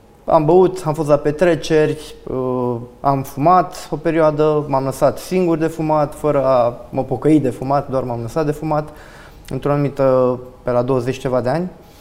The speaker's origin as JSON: {"language": "Romanian", "region": "Bucharest", "country": "Romania", "tie": "born or raised there", "said": "am crescut, am copilărit în București."}